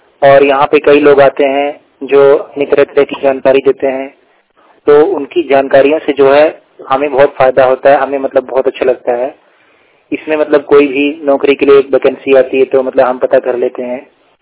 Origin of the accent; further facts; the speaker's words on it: Uttar Pradesh, India; मैं दृष्टिहीन छात्र हूँ, लिहाजा यूपी का रहने वाला हूँ।